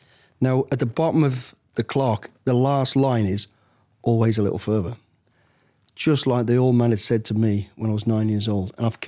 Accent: Walsall, West Midlands, United Kingdom; born there; Right, so I was born in the West Midlands in a place called Walsall, into an absolute great family, actually.

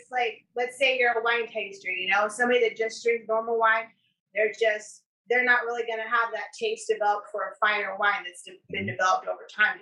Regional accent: Kansas, United States; because I was raised in Kansas, you know, good old Dusty.

